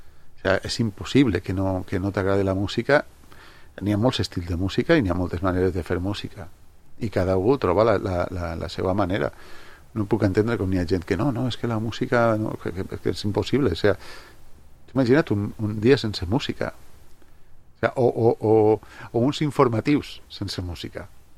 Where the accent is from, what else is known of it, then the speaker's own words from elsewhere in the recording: Sedaví, Valencian Community, Spain; also born or lived in Germany; Però quan vaig néixer jo vaig néixer un 29 d'abril del 74, i l'1 d'agost del 74 ells ja van tornar cap a Sedaví. O sigui, que jo vaig néixer... És una anècdota que vaig néixer a Alemanya